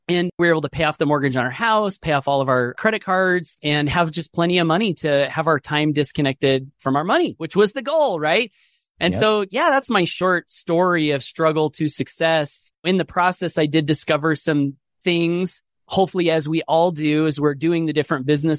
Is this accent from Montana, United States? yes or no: no; Idaho, United States; I grew up here in Southeast Idaho, single parent family, wanted to be successful.